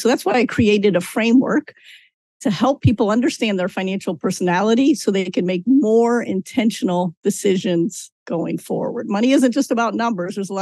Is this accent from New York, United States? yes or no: no; Kansas City, Missouri, United States; Growing up in Kansas City, I think is really interesting because I grew up and became a spender in a family full of savers.